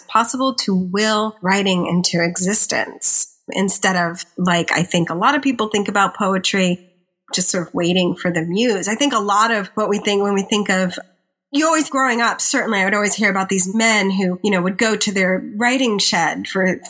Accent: Los Angeles, California, United States; now in New York City, United States; And I grew up in Los Angeles and I live in New York City.

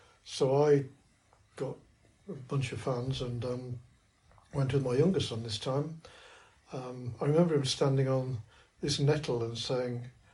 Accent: Sunderland, North East England, United Kingdom; now in London, United Kingdom; Yeah, I'm from Sunderland. The people down here tell me I'm still a rough northerner.

